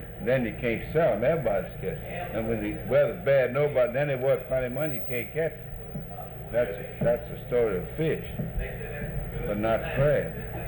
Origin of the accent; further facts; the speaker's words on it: Slidell, Louisiana, United States; Got born and raised in Slidell.